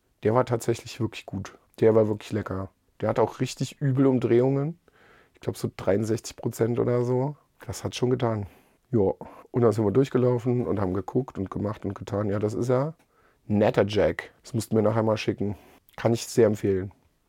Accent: Pankow, Berlin, Germany; Ist ja ganz gut, ich komme aus Pankow.

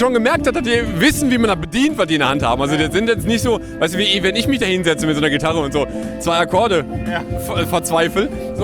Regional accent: Essen, North Rhine-Westphalia, Germany; Wir sind eigentlich nur hier, weil das hier so ein bisschen meine Heimat ist. Ich wohne zwar nicht mehr in Steele. Aber ich bin da vorhin zur Schule gegangen und in Krai geboren und aufgewachsen.

